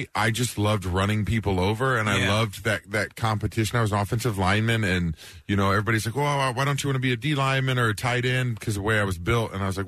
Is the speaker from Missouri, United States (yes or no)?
yes; Kansas City, Missouri, United States; I'm from Kansas City, yeah.